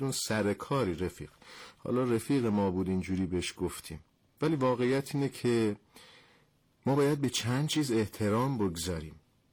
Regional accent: Iran; ما همه ایرانی هستیم

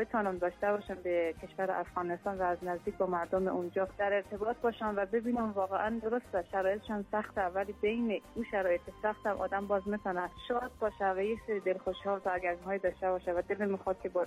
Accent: Iran; born there; با توجه به این که کلا توی کشور ایران متولد شدم

